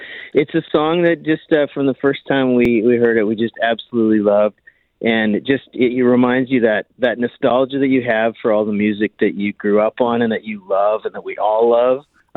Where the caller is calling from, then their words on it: British Columbia, Canada; I am staring out at the Monashee Mountains here in BC right now, and it is a beautiful day.